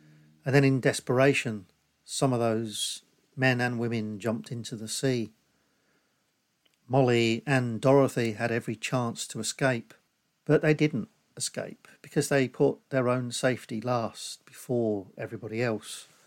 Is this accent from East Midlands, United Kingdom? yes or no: yes; Northampton, East Midlands, United Kingdom; a man called Harry Austin, who came from Northampton, my hometown.